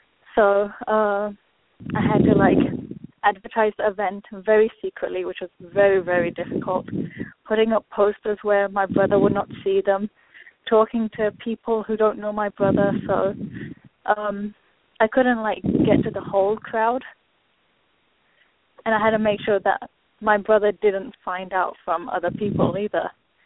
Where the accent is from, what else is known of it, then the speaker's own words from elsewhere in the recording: United Kingdom; Okay, basically, I'm a British Muslim, like you said.